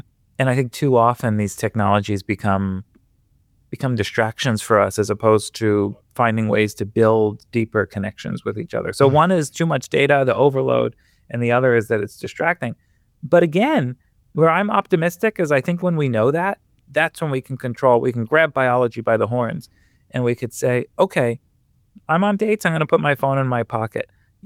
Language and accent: English; Queens, New York, United States; Sure. So I grew up in Queens, a Queens boy, and we were driving by Forest Park, and folks who know New York or know Queens know that there's an old, beautiful carousel in Forest Park.